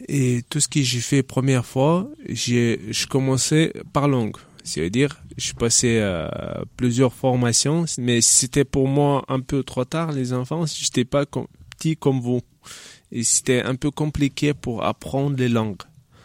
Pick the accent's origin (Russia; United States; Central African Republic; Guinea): Russia; French is a second language; now in France; Parce que moi, je viens de la Russie.